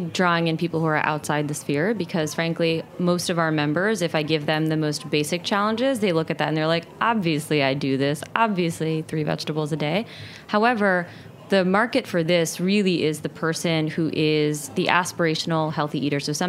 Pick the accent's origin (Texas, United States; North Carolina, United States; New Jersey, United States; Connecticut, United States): New Jersey, United States; born or raised there